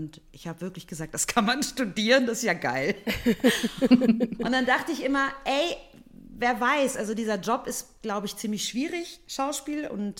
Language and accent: German; Braunschweig, Lower Saxony, Germany; Aus der absoluten Einöde, sage ich jetzt so. Mitteldeutschland. Nein, Braunschweig.